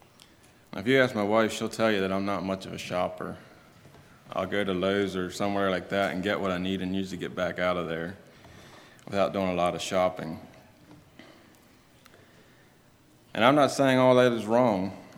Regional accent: United States; if we as American people have so much, why do we struggle with being thankful?

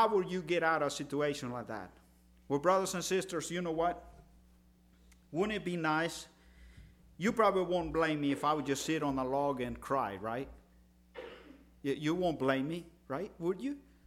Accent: El Salvador; Now, I told you I'm from El Salvador.

